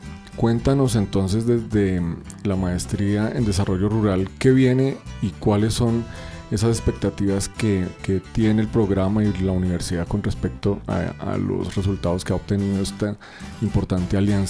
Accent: Colombia

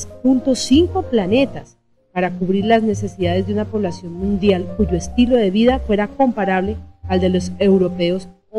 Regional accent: Colombia; nosotros, como colombianos, un país rico en biodiversidad

